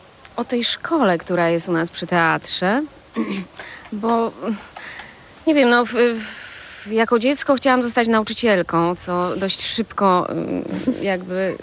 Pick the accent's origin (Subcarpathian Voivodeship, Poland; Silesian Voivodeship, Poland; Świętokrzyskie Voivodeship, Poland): Silesian Voivodeship, Poland; Gliwice; now in Gdynia, Poland; Zwłaszcza, że przyjechałam ze Śląska. Co prawda Gliwice są w miarę zielonym miastem, do którego mam zresztą ogromny sentyment.